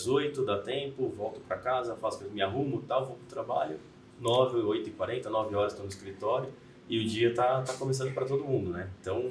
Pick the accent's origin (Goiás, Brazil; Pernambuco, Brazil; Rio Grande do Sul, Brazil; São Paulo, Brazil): São Paulo, Brazil; now in Itu, Brazil; todo mundo me conhece aí … Tenho 37 anos de idade, sou de São Paulo, vim morar aqui em terras do interior recentemente, aí há um ano